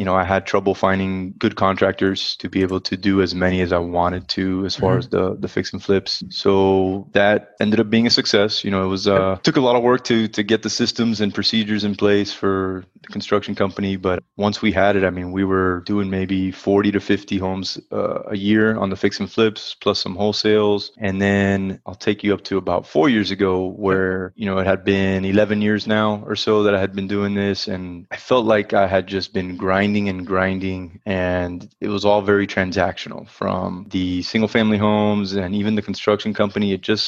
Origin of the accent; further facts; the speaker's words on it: Miami, Florida, United States; I was born and raised in South Florida, Miami. Parents are Cuban.